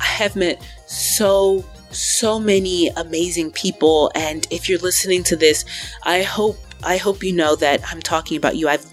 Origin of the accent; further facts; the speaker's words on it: Illinois, United States; Star Wars Celebration Chicago was announced, and I'm from Illinois, so I told myself, I'm going to save up and go.